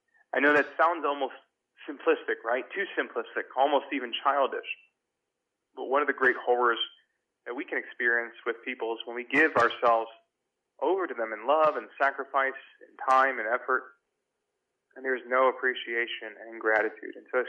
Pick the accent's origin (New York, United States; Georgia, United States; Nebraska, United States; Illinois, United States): New York, United States; Brooklyn; I'm Puerto Rican. I was born and raised in Brooklyn.